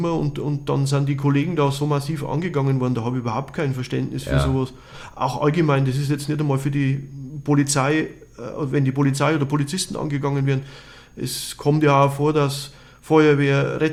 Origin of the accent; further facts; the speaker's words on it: Reuth bei Erbendorf, Bavaria, Germany; ich komme aus Reuth bei Erbendorf. Das ist ein kleines Dorf am Steinwald.